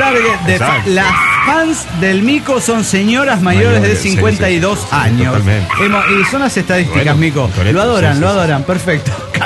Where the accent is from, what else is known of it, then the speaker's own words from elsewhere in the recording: Andalgalá, Catamarca, Argentina; now in Tucumán, Argentina; y en Andangalá, Catamarca, que es mi tierra de origen, tierra de lucha contra las megaminerías.